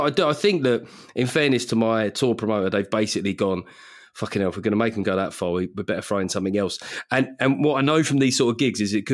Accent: United Kingdom; I'm British.

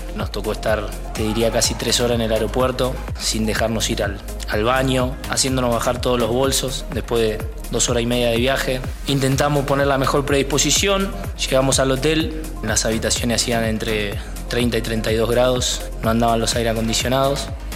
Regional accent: Argentina; Como argentino y como hoy jugador y representante de la selección argentina

